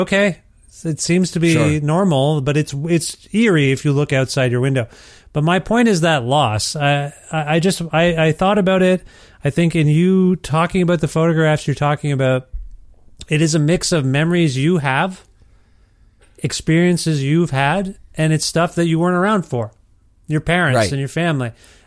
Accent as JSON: {"language": "English", "region": "Ontario", "country": "Canada", "said": "I'm from Ontario"}